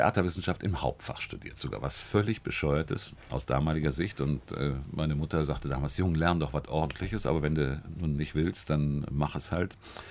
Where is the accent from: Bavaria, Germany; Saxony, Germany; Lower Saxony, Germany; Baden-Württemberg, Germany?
Bavaria, Germany; also born or lived in Cologne / Silesia; Also ich bin geborener Kölner. Ich bin einer der wenigen Kölner mit Taufschein, mit Duffesbachwasser getauft. Aber eben einfach durch kriegsbedingte Wirren bin ich also aufgewachsen in Schlesien, in Bayern. Mein Vater kam aus Schlesien.